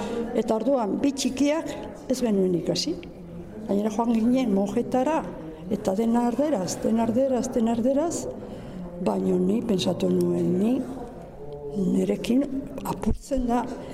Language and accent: Basque; Pamplona, Navarre, Spain; born there; Baina nia, Iruñan jaio nintzen, eta den arderaz.